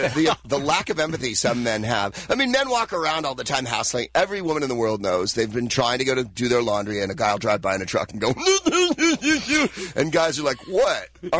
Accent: San Francisco, California, United States; Of course, I am from San Francisco. And as we say in San Francisco, there's two things you know when you're from San Francisco.

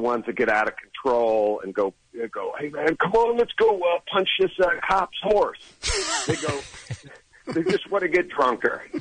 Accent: Thousand Oaks, California, United States; I'm from Thousand Oaks.

